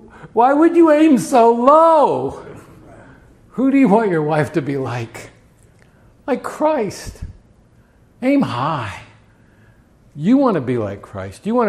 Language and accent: English; Pittsburgh, Pennsylvania, United States; now in Indiana, United States; You know, I grew up in Steeler country. Pittsburgh doesn't have a basketball team, but they have a football team.